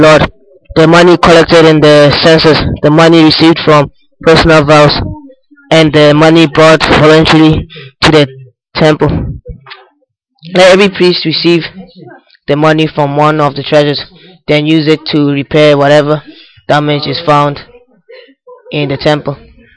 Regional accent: Dublin, Leinster, Ireland; I'm from Dublin, and I'll be reading 2 Kings verses 12.

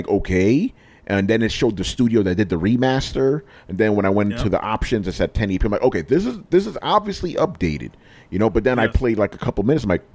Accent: New York, United States; I probably shouldn't say this as a New Yorker, but I don't hate deep dish.

